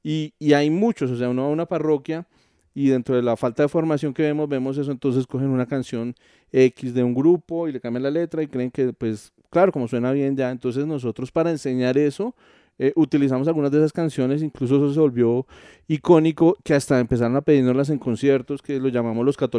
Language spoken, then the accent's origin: Spanish; Colombia